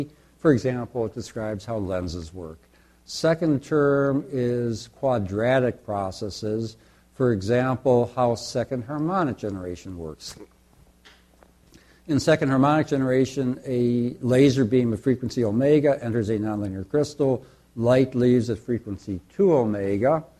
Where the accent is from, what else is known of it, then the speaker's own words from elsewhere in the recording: United States; now in Canada; I think it was implicit from what John said that I'm American, but I am now very, very Canadian